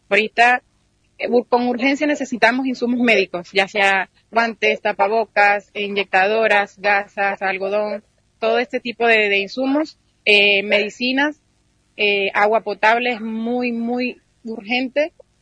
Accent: Caracas, Capital District, Venezuela; yo soy de Caracas, donde hubo grandes daños.

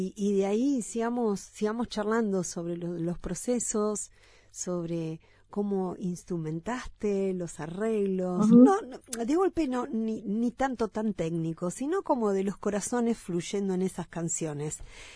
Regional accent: Argentina; now in Uruguay; yo también soy argentina y cuando vine para acá y escuché por primera vez murga

